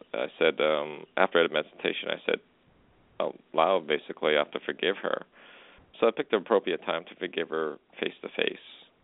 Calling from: Alberta, Canada; I'm in Alberta.

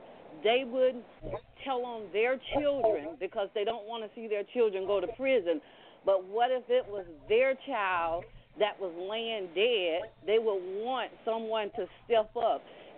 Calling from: Fort Myers, Florida, United States; I'm a first-time caller, and I'm calling from Fort Myers, Florida.

